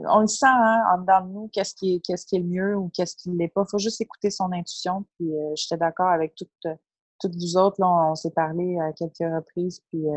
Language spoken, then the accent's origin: French; Canada; sauf que chez nous, chez nous au Canada, moi personnellement, je me sentais plus en sécurité.